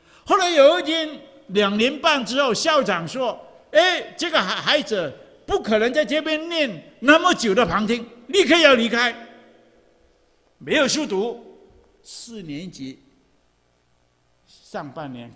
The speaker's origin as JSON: {"language": "Chinese", "country": "Hong Kong", "tie": "born there", "said": "那我是港澳同胞，我是香港出生的啊"}